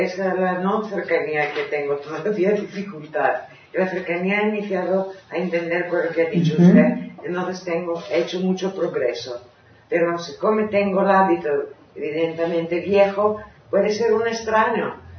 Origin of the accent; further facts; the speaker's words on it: Greece; Spanish is a second language; yo soy griega. Y entonces, vale, soy nerviosa, pero los griegos también tenemos un poco de sangre turco, mi mamá es de Estambul.